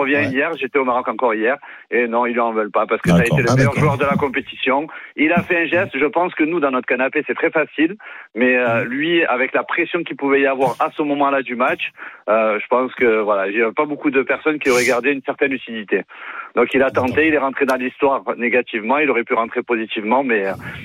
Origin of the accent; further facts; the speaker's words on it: Marseille, Provence-Alpes-Côte d'Azur, France; En tant que Marseillais et supporter de Marseille, ça me fait mal au cœur